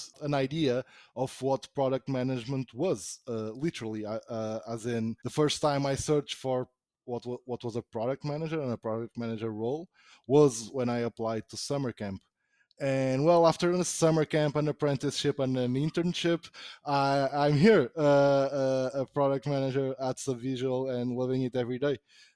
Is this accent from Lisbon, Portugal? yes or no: no; Braga, Braga District, Portugal; Portuguese, roughly 13 years old. And yeah, I was born and raised in Braga, where I currently live.